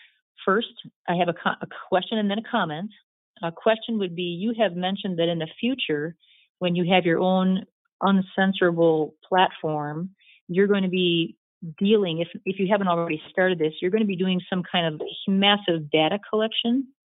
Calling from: Fort Atkinson, Wisconsin, United States; calling from Fort Atkinson, Wisconsin.

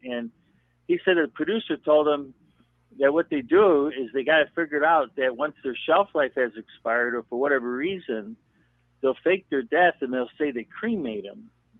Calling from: Florida, United States; calling from Florida.

